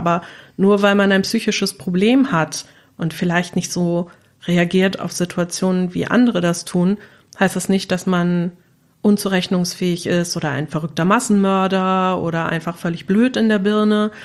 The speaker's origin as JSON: {"language": "German", "town": "Wuppertal", "region": "North Rhine-Westphalia", "country": "Germany", "said": "ich bin 39 Jahre alt. Ich komme aus Wuppertal"}